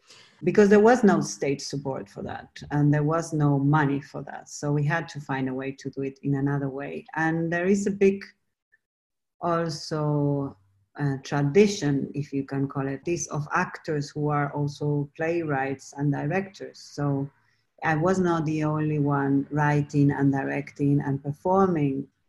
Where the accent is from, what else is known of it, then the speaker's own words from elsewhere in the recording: Argentina; No, there is a lot of popular music in Argentina